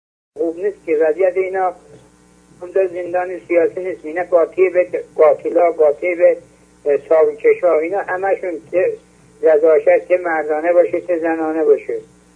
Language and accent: Persian; Iran; ما جمهور اسلامی هستیم، وطنمون ایرانه.